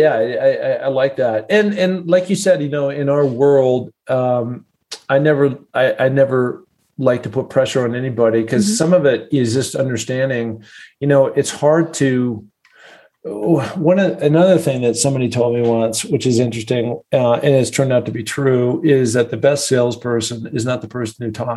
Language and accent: English; Seattle, Washington, United States; I grew up in Seattle, so mm-hmm. it has a lot of mountains like Colorado.